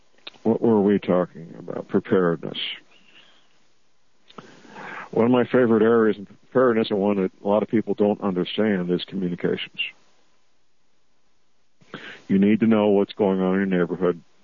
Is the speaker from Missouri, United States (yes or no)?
yes; St. Louis, Missouri, United States; We still, in my hometown of St. Louis, out in what we call St. Charles County, there's still a road out there named Boone's Lick Road